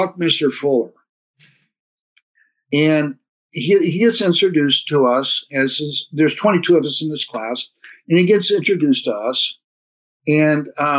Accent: California, United States; I'm in fifth grade at the time. I grew up in East Bay. I'm born in Oakland. I grew up in East Bay.

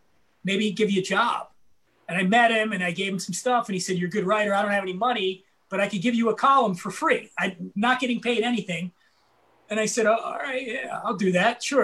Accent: Philadelphia, Pennsylvania, United States; I grew up poor in Philly. We were poor.

